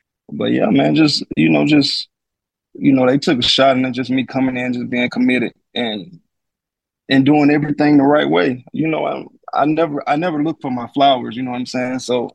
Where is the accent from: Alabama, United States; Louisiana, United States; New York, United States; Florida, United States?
Alabama, United States; I mean, I'm from Alabama. It's a small community.